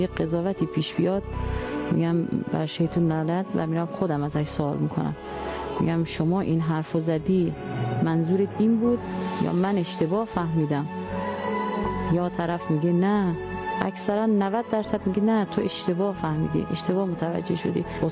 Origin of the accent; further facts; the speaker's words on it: Mashhad, Razavi Khorasan, Iran; 38 سالمه، اهل مشهدم